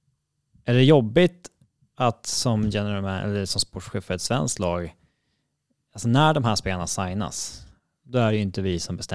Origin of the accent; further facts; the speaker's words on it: Sweden; som svensk